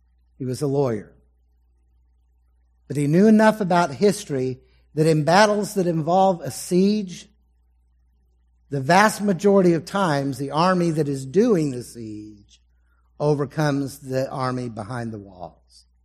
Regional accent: San Antonio, Texas, United States; Now, many of you know, I just recently got back from San Antonio, the Alamo City, my home state.

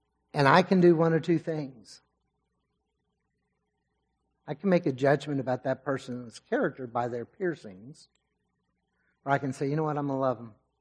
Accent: California, United States; accent: Californian; With my little bit of Californian, actually a whole lot of California, some Texas, everything.

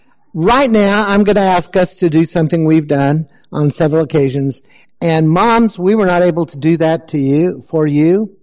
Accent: Texas, United States; rode into Galveston, Texas, with the news that the Civil War ended. My home state was the last of the rebel states to surrender.

